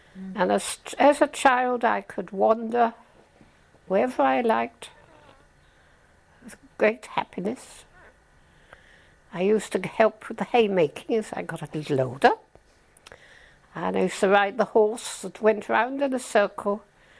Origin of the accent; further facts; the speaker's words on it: Chudleigh, South West England, United Kingdom; also born or lived in London / Tynemouth / South Brent; I was born in London. And then I went from London to Tynemouth as a little baby. And from Tynemouth, I then went to South Brent until I came to Chudley.